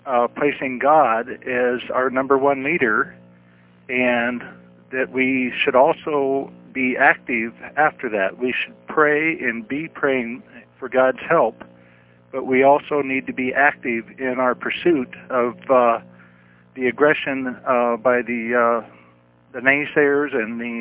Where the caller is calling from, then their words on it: Yakima, Washington, United States; I'm calling from Yakima, Washington.